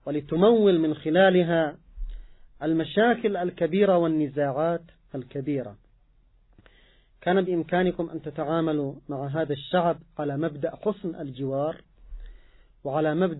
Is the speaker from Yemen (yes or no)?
yes; Yemen; هذا العدوان على بلدنا اليمن